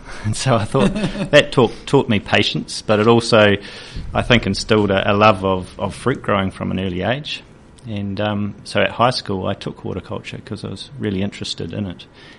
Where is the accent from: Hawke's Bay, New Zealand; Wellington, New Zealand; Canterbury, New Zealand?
Hawke's Bay, New Zealand; Hastings; Yes, I was born in Hastings.